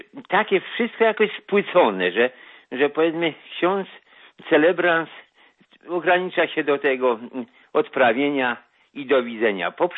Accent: Poznań, Greater Poland Voivodeship, Poland; bo ja chciałem w dyscyplinie, jestem poznaniakiem

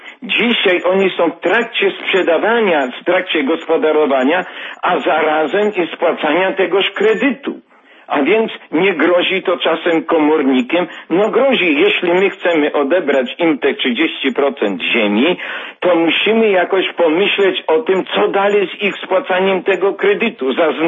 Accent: Lubusz Voivodeship, Poland; pochodzę z powiatu Świebodzińskiego

